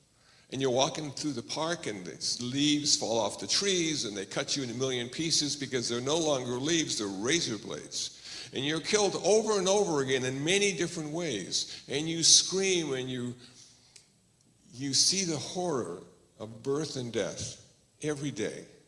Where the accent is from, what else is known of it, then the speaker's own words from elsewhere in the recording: Iowa, United States; born there; And I was born in Iowa, and everybody in Iowa had a soul.